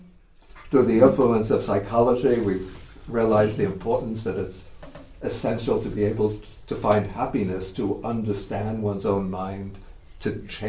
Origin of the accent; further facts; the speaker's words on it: New York City, New York, United States; I'm speaking from an American perspective now, and from an urban American perspective. I grew up in New York City.